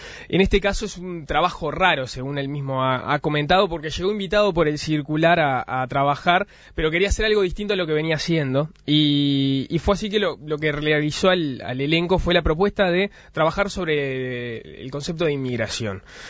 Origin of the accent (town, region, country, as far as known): Uruguay